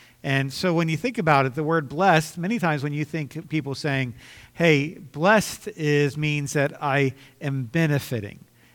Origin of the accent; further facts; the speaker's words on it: United States; born there; We consider, hey, you know, I was born in America. That's a blessing.